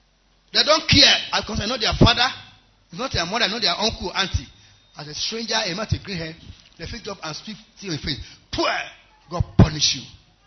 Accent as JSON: {"language": "English", "region": "Southwest", "country": "Nigeria", "said": "I said, I'm from Yoruba land."}